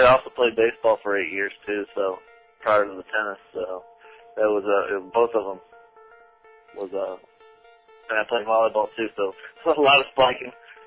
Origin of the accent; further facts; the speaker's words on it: Tarboro, North Carolina, United States; I'm from Tarboro, North Carolina, which is a small town about an hour east of Raleigh, North Carolina.